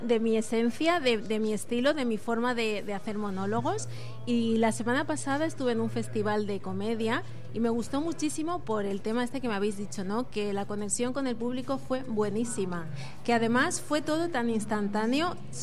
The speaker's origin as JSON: {"language": "Spanish", "country": "Spain", "tie": "born there", "said": "mi país de origen es Guinea Ecuatorial, y bueno, yo nací en España"}